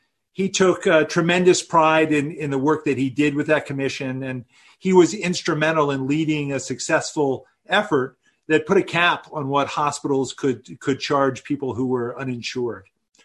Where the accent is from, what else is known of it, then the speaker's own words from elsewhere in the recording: Princeton, New Jersey, United States; I grew up in Princeton, and I've long been familiar